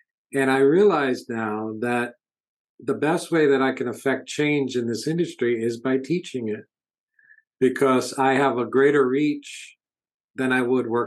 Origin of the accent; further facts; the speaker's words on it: New York, United States; now in Broward, United States; No, I'm originally from New York. So Long Island in New York City area. And then I moved here. Well, I moved here twice.